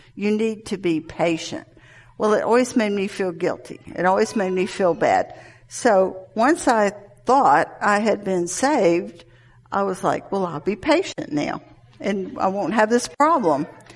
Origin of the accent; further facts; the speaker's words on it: Atlanta, Georgia, United States; born there; I was born in Atlanta. You probably can tell by my accent.